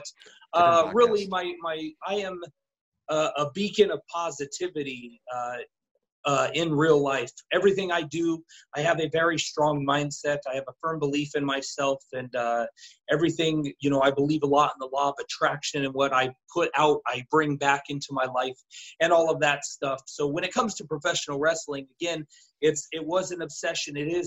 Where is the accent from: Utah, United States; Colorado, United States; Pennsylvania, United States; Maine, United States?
Colorado, United States; now in Orlando, United States; I'm from Colorado originally. Now I live in Orlando, Florida.